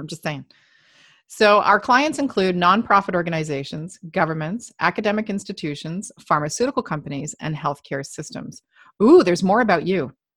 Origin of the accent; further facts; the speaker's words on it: Canada; I'm a Canadian.